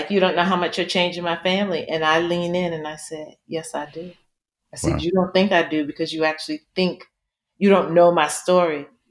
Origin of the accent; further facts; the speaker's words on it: New York City, New York, United States; I grew up in Alfred E. Smith Projects in Manhattan.